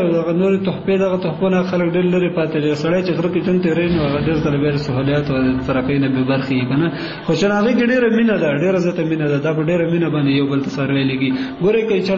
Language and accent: Pashto; Kunar, Afghanistan; زه اصلا د کونړ ولایت اوسیدونکی یم